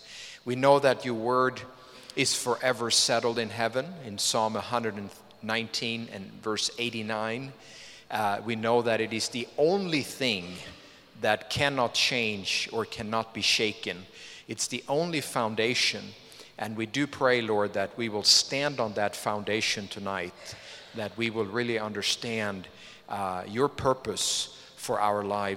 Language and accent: English; Sweden; As you heard, I'm from Sweden, and people always ask me, don't you want cold weather?